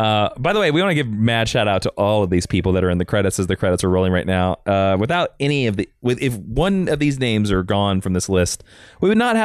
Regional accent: Kansas, United States; as an American student

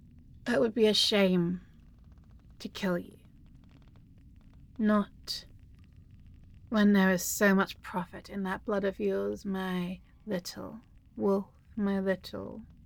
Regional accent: England, United Kingdom; I can't drink tea, but I love tea because I am apparently an English cliche. Not all English people drink tea, by the way.

